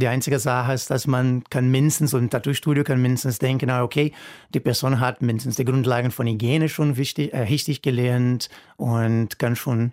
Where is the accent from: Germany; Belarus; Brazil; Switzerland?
Brazil; Rio de Janeiro; Ich komme aus Brasilien, aus Rio.